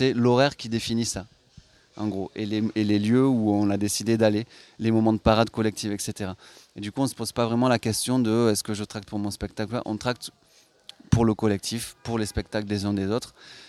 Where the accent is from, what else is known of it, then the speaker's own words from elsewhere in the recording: Toulouse, Occitanie, France; Non, la Fabrique Toulousaine, on vient de Toulouse.